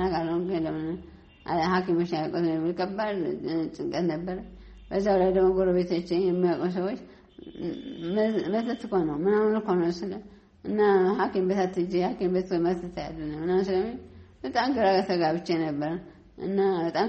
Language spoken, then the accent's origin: Amharic; Tigray, Ethiopia; born there; also born or lived in Debre Birhan / Mekelle / Adigrat; የተወለድኩት ትግራይ ነው። ትግራይ ዘላንበሳ አካባቢ ጉልማዳ ወረዳ ነው እና ያደጉትም ከወንድሜ ጋራ ደብረ ብርሃን መቀሌ አዲግራት እያልኩ ነው ያደኩት።